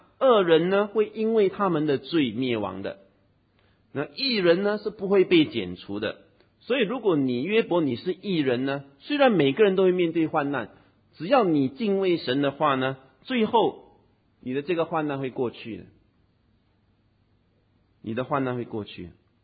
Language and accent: Chinese; Singapore; 小时候我当然了，我从小在这边长大了